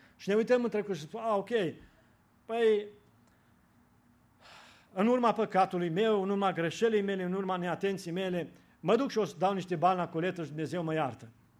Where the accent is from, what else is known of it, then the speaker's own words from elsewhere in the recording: Romania; Acum la noi, noi ca și români întrebăm